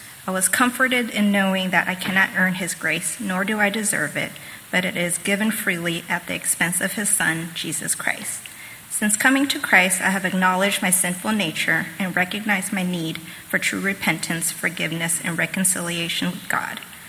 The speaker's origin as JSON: {"language": "English", "region": "California", "country": "United States", "tie": "born or raised there", "said": "I am here tonight to share my testimony with you. I grew up in California in a Buddhist household"}